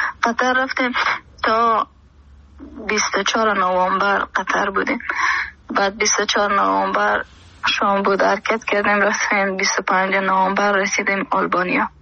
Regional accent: Afghanistan; Persian is a second language; اگرچه من پشتون افغانم و گپم نمیزنم علاقه من در آهنگای پشتون هستم

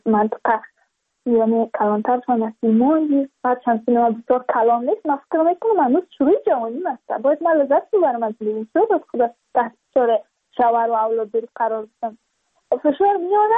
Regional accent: Badakhshan, Afghanistan; چون ما از بدخشان هستیم

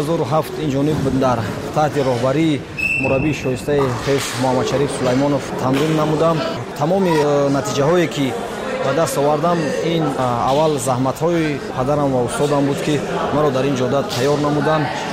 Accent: Vanj, Gorno-Badakhshan, Tajikistan; من از خوردی در ناحیه ونج ولایت مختار کوهستان بدخشان در اویله ورزشگر به دنیا آمدم.

